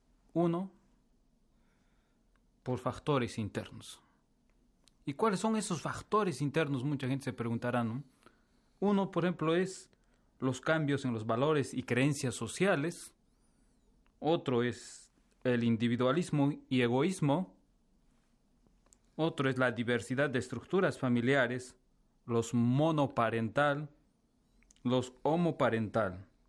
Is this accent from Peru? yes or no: yes; Peru; Por ejemplo, tú y yo que somos de Perú